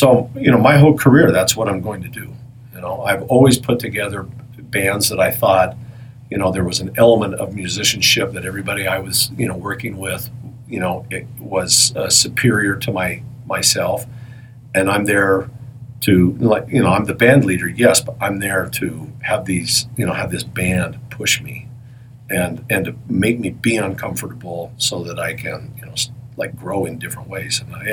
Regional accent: Smithfield, Utah, United States; I grew up in Smithfield, Utah. You know, I mean, it's kind of weird that I'm a jazz guitar player.

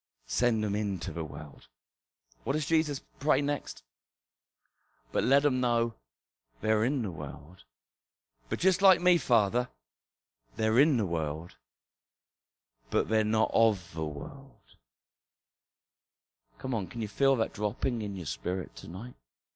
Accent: England, United Kingdom; But as an Englishman, I could break the law in my own country

